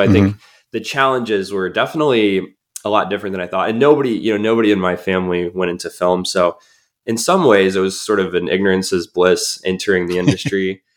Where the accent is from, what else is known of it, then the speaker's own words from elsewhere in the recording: Colorado Springs, Colorado, United States; the beauty that it had in my hometown, you know, in Colorado Springs